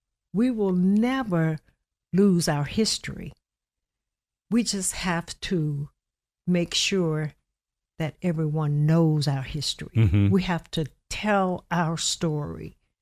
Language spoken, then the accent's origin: English; Edenville, United States; that's how I grew up in Edenville.